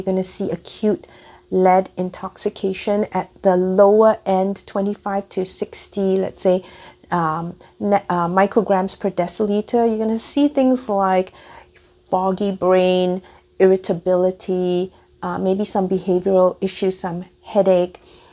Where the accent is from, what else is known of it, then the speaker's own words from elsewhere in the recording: Singapore; growing up in Singapore